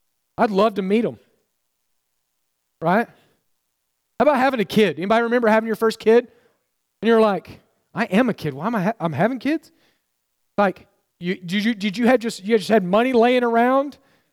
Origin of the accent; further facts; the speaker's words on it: Oklahoma, United States; I grew up on Lake Texoma, we won a war against Texas and took it in Oklahoma.